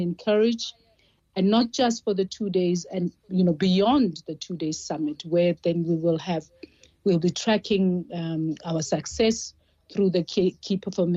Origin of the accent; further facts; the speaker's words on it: Alexandra, Gauteng, South Africa; we're excited to be taking it to Alexandra, which also happens to be my hometown.